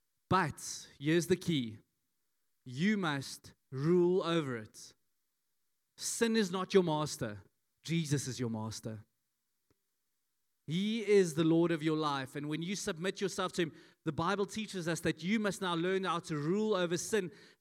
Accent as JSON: {"language": "English", "town": "Johannesburg", "region": "Gauteng", "country": "South Africa", "moved": "yes", "said": "I come from Joburg, and I've been out of Joburg now for 20 years, but Joburg is not out of me."}